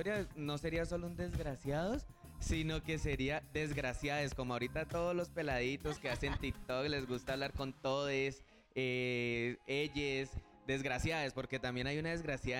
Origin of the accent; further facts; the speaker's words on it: Cali, Valle del Cauca, Colombia; Yo soy caleño chiviado